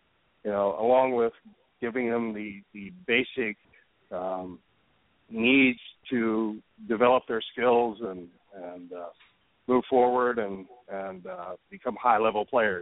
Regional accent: Ohio, United States; I grew up in Ohio.

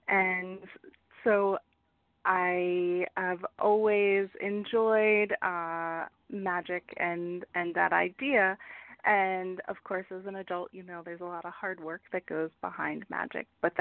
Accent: Pennsylvania, United States; I am from central Pennsylvania, near Lancaster.

